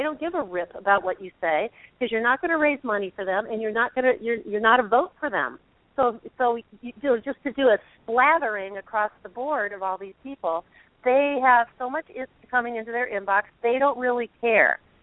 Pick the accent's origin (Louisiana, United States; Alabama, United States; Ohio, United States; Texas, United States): Ohio, United States; Cleveland; But I'm telling you, I'm from Cleveland.